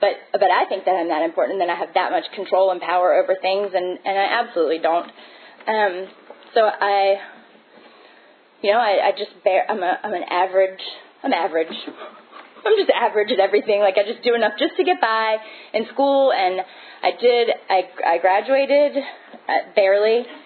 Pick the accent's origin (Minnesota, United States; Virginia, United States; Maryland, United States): Virginia, United States; Richmond; I grew up in Richmond. I'm from Richmond. That's where I grew up. I lived in Short Pump, which is not anything like it is now.